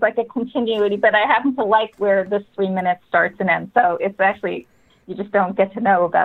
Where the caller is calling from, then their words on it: Bear Island, New Hampshire, United States; I am on Bear Island on Lake Winnipesaukee.